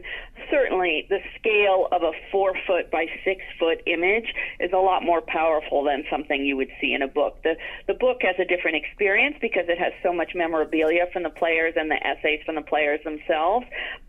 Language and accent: English; New York, United States; moved away; It's nice to feel like I have a tiny connection back to New York. I still think of it as my hometown, even though I moved all over the world. It's the place I lived longest